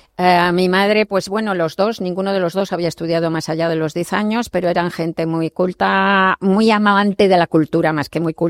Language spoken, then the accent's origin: Spanish; Madrid, Community of Madrid, Spain; Soy de Madrid y también he pasado por momentos de decir, detesto Madrid y tal, y ahora estoy con un amor completo por la ciudad